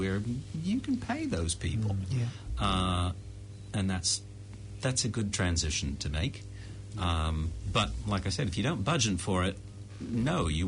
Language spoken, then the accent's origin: English; Chicago, Illinois, United States; now in New Zealand; moving to New Zealand was, and specifically moving to Auckland, is I come from Chicago, which is a theatre town.